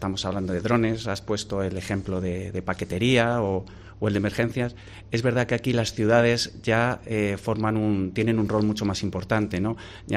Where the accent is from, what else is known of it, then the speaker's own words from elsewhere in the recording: Spain; tenemos que sacar pecho como españoles en Europa